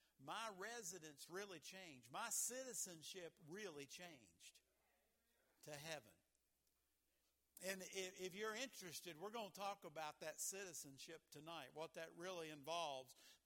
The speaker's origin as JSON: {"language": "English", "region": "West Virginia", "country": "United States", "said": "it doesn't take very long when they talk to me to figure out I'm from West Virginia and I'm proud of it. I'm thankful to God for all of that I'm an American, that I'm a West Virginian."}